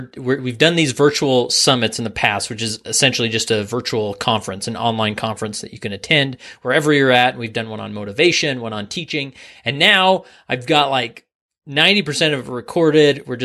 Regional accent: West Valley City, Utah, United States; All right. West Valley City.

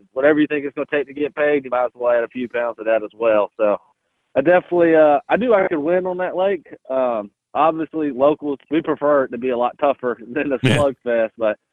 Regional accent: Santee, South Carolina, United States; I grew up old school fish. I mean, I'm from Santee.

